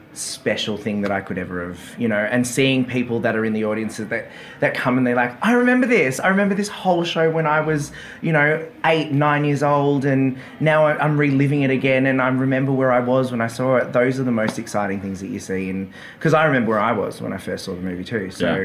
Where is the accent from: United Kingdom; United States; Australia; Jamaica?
Australia; Melbourne, Victoria; got to take over the role in Melbourne, which is my hometown, 6 weeks before we closed.